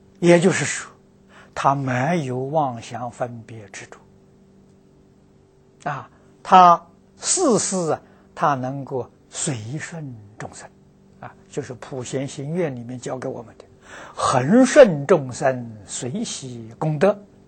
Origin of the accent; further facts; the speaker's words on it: China; 我们中国人讲风水好，